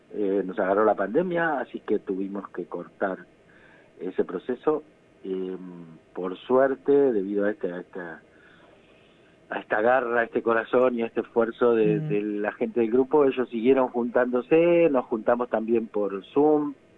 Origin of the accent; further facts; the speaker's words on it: Buenos Aires Province, Argentina; yo soy de capital, de Buenos Aires, de zona oeste en realidad, de la provincia, y estoy yendo para allá.